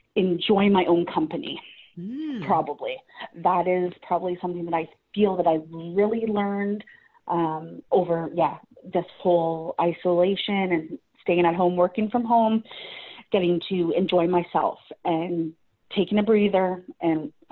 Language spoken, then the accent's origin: English; Peterborough, Ontario, Canada; moved away as an adult; I'm from Curve Lake First Nations, mm-hmm. which is out on the outskirts of Peterborough. If anyone has heard of Peterborough, it is out there. And so I basically spent my whole life in Peterborough till 2 years ago.